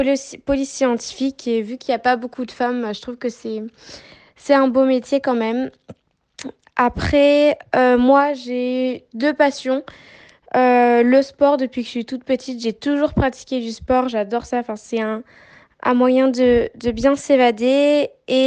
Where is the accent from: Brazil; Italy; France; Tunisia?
France; Clermont-Ferrand, Auvergne-Rhône-Alpes; moi je viens de l'Auvergne, de Clermont-Ferrand, c'est au centre de la France pour celles qui connaissent pas trop.